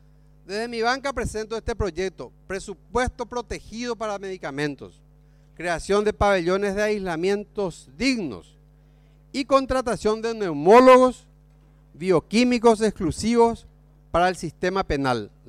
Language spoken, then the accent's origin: Spanish; San Pedro, Paraguay; Yo soy de San Pedro. Y en San Pedro sabemos lo que es pelear contra el olvido.